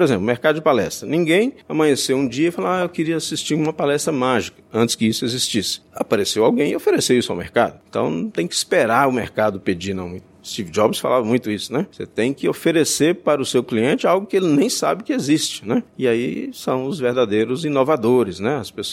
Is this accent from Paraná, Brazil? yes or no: no; Minas Gerais, Brazil; Minas Gerais, que é a minha terra, a sua também, já tem um perfil mais conservador, né?